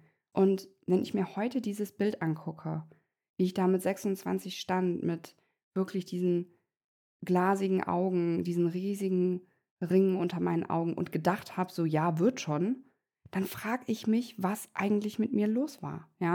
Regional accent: Saarland, Germany; im Saarland, wo ich herkomme

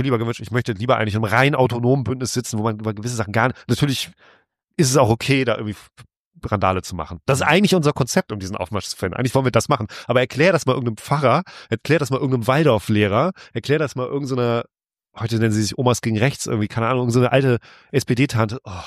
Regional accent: Lübeck, Schleswig-Holstein, Germany; ich bin zwar gebürtiger Ossi, aber ich bin ja im Westen groß geworden, meine Kindheit habe ich ja in Lübeck verbracht und meine Jugend

